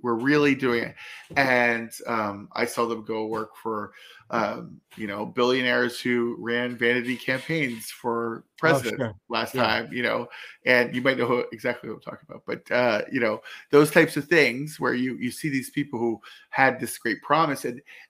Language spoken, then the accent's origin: English; United States; now in Canada; because we, as Americans, and now I'm a Canadian now, we need that sort of historic